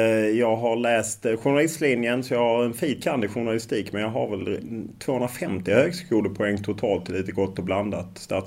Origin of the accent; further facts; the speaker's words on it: Lund, Skåne, Sweden; I Lund, i Skåne.